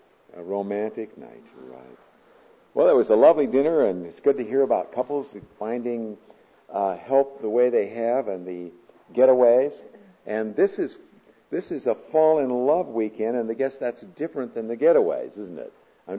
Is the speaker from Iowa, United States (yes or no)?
yes; Des Moines, Iowa, United States; I grew up in Des Moines, Iowa, in a Swedish background, kind of a Swedish ghetto.